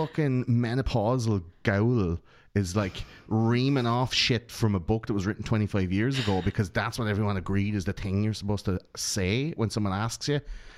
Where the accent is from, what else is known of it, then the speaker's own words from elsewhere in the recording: Ireland; we grew up in a place where we knew some shit's going down